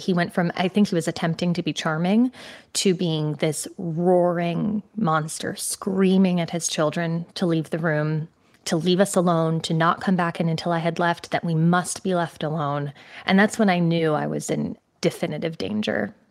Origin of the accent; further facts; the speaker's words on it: Connecticut, United States; So I grew up in Connecticut. So I went to my parents' house in Connecticut and I was preparing for the interview.